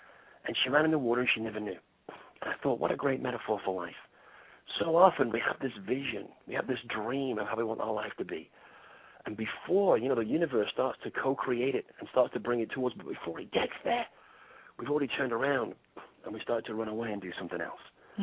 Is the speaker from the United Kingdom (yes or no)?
yes; England, United Kingdom; soccer because I grew up with that in England.